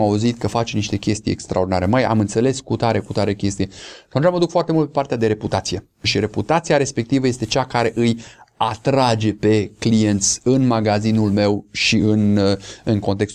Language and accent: Romanian; Romania; mă întorc la esența noastră, ca român și ca și creștini, esența noastră este credința.